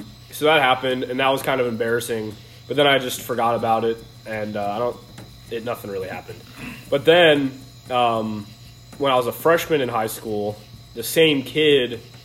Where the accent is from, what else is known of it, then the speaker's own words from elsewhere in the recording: Baltimore, Maryland, United States; Because I come from Baltimore, and, you know, that's a crazy, crazy part of town.